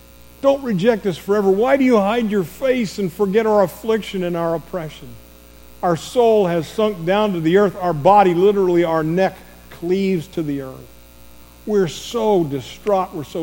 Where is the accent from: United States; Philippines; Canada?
United States; Northeast; I grew up in the Northeast, and most of my family was Italian. Most of the people I knew were Italian.